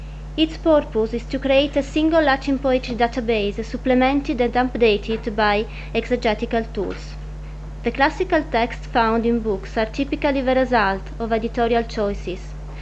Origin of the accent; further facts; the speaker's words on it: Veneto, Italy; I came from Italy, near Venice